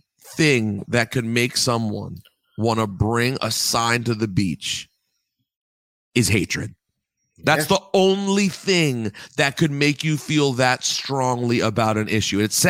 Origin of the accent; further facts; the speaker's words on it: United States; I was like, I'm American and it's